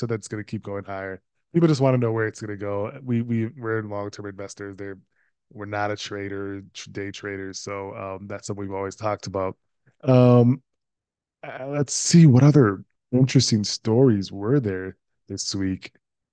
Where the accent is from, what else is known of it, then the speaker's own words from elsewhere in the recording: Minnesota, United States; Shout out to Minnesota, my home state.